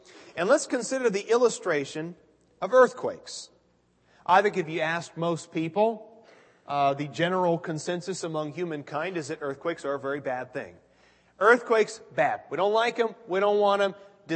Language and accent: English; Portland, Oregon, United States; now in Phoenix, United States; See, I grew up in Portland, Oregon, which just rains all the time.